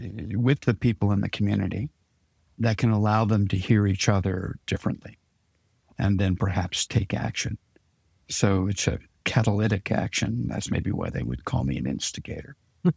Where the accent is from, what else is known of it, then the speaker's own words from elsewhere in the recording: New York, United States; I grew up outside New York City. And so I saw a lot of theater growing up.